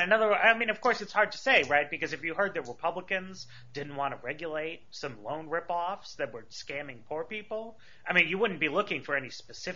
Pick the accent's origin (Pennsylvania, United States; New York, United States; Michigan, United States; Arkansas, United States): New York, United States; You know, I'm from New York